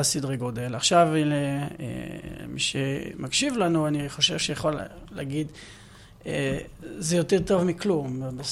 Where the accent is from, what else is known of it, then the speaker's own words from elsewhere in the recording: Paris, Île-de-France, France; Hebrew is a second language; also born or lived in England; now in Israel; כן, הילדות והתבגרו בצרפת.